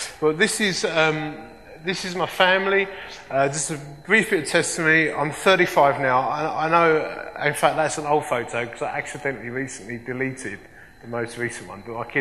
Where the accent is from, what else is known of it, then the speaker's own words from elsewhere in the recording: Hornchurch, London, United Kingdom; I grew up in Hornchurch in Montford.